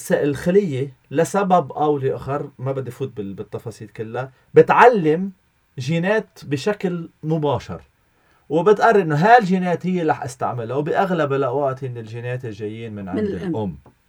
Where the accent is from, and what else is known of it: Lebanon